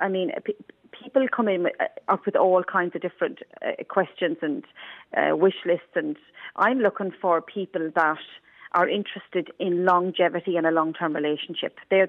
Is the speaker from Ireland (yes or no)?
yes; Wexford, Leinster, Ireland; So I grew up in Wexford.